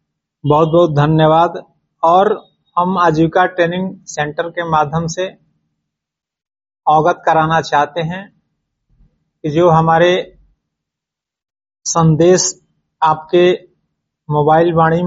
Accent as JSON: {"language": "Hindi", "town": "Pokhraha", "region": "Bihar", "country": "India", "said": "हम बक्सर जिला के एक नागरिक हैं। … ग्राम पोस्ट पोखरहा, थाना ब्रह्मपुर, जिला बक्सर, एक स्थायी निवासी हूं।"}